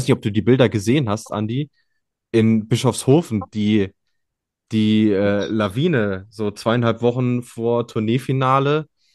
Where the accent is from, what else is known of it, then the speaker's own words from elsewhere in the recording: North Rhine-Westphalia, Germany; wie sagt man so salopp bei uns in Ostwestfalen